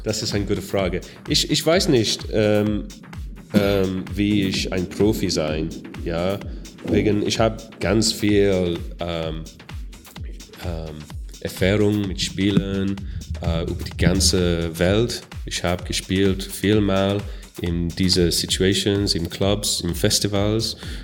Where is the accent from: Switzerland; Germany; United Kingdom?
United Kingdom; Wales; German is a second language; Ja, ich komme aus Wales, es gibt nicht so viele Leute.